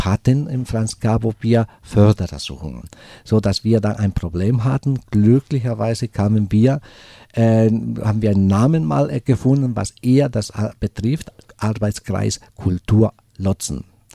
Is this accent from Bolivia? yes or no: yes; Bolivia; Ich komme aus Bolivien